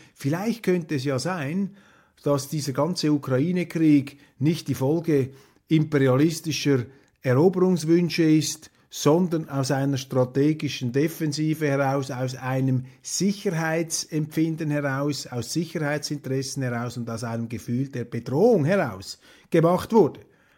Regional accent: Switzerland; Und bei aller Zurückhaltung, die man sich als Schweizer da verlegen muss

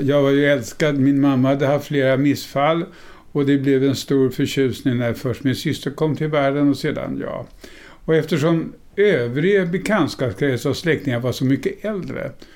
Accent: Hidinge, Örebro County, Sweden; Jag är ju född där efterkrigsåret 1946

